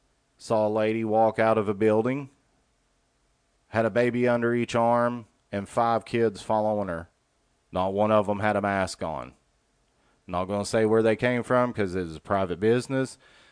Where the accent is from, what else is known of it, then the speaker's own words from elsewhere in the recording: Chattanooga, Tennessee, United States; I've heard people here in my hometown, Chattanooga, getting $875 a week to not go to work.